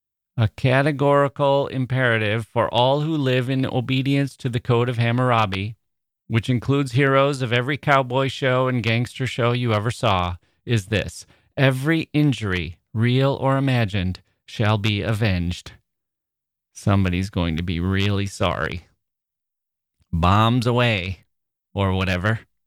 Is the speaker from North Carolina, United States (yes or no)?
no; Indianapolis, Indiana, United States; Ken Hubbard, a newspaper humorist in my hometown of Indianapolis when I was growing up, wrote a joke a day for the Indianapolis News.